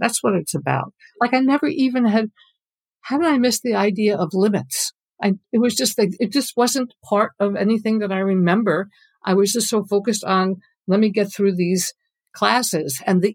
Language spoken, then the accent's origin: English; New York, United States; I grew up in New York State. We had the New York State Regents.